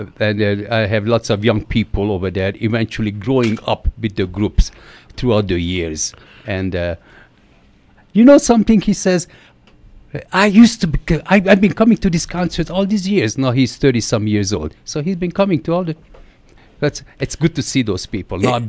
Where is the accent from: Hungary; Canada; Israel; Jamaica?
Hungary; Budapest; now in Tucson, United States; Well, originally I was born in Budapest, Hungary, and I was born and raised there. And I left Hungary back in 1956 after the Hungarian Revolution. I escaped.